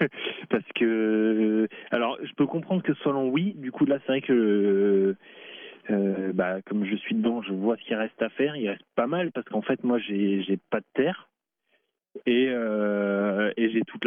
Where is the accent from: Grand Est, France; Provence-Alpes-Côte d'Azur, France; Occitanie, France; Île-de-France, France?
Occitanie, France; Sète; Moi, je suis originaire du Sud-Est de Sète, à côté de Montpellier.